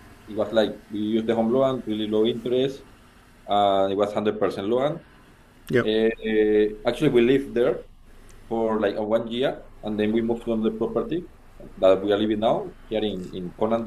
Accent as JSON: {"language": "English", "country": "Colombia", "second_language": "English", "lives_now": "Japan", "said": "I am from Colombia."}